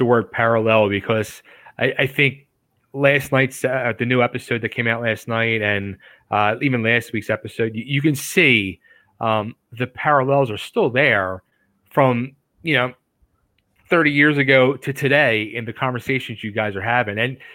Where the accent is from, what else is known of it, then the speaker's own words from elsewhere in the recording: Philadelphia, Pennsylvania, United States; like, I'm originally from Philly.